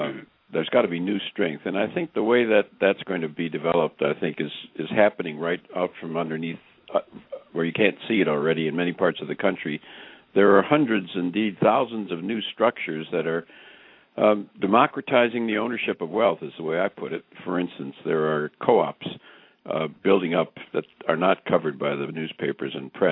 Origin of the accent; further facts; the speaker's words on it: Racine, Wisconsin, United States; I'm from Wisconsin, one of the industrial cities of Wisconsin, Racine